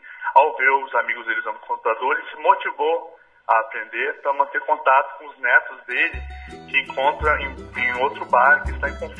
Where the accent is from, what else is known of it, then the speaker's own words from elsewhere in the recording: Vitória, Espírito Santo, Brazil; Vitória é minha cidade natal, sou aqui de Vitória, sou capixaba.